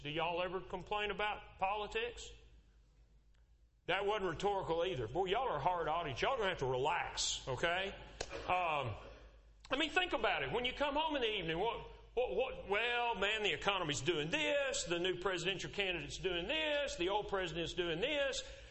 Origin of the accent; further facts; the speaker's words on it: Lubbock, Texas, United States; I grew up in West Texas before the age of television and computers and cell phone.